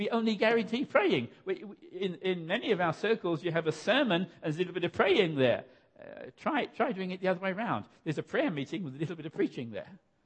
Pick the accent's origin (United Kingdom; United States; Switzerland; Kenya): Kenya; I come from Kenya. As you know, I'm a Kenyan.